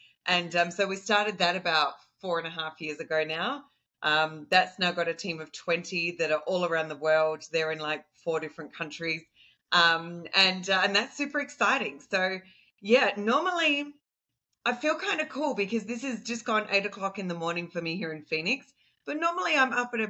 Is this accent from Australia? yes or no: yes; Australia; accent: Aussie; I think after all these years of working in the US, maybe my Aussie accent is not as Aussie as what it used to be.